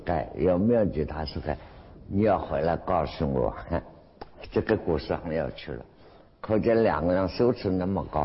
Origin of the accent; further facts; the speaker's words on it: Qinghai, China; 第三部就是我们青海人到西藏成就的